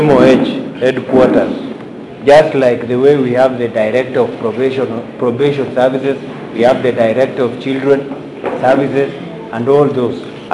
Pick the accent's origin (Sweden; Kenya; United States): Kenya; Nandi County; I come from Nandi County, just at the border of Vihiga and Kisumu County.